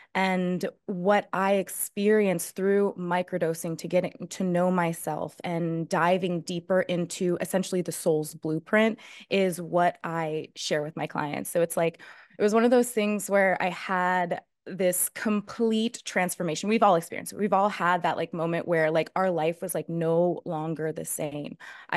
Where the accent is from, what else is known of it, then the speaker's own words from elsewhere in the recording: Colorado, United States; I'd been working with psychedelics mm-hmm. since I was 15 years old. I grew up in Colorado.